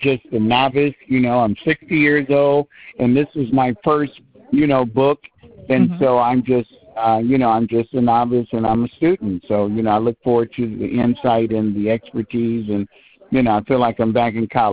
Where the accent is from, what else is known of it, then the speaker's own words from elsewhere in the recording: Michigan, United States; also born or lived in California; I was born and raised in Michigan, Sheldon, but I've been in California for 40 years.